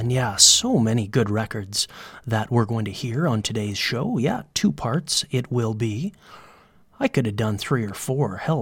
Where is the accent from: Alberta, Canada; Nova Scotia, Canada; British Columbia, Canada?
British Columbia, Canada; I'm from British Columbia, Canada, and it's smoky here.